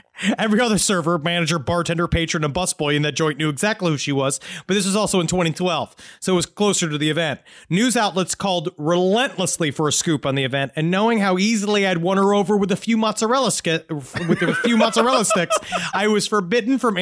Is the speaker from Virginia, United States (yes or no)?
yes; Virginia Beach, Virginia, United States; In my hometown of Virginia Beach